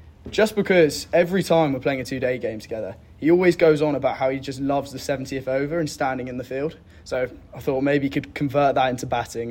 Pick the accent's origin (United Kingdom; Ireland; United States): United Kingdom; England; As an Englishman, I'm already getting a bit tired of it.